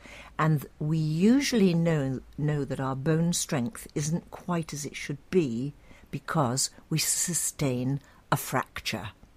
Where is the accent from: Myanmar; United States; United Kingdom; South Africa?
United Kingdom; South West England; I'm from the West Country, and I'm typical.